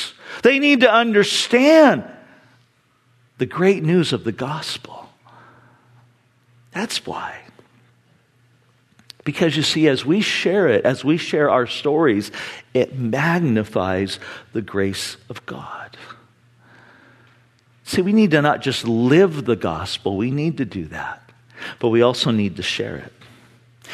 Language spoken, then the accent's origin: English; California, United States; I grew up in Orange County and spent a lot of time at the beach.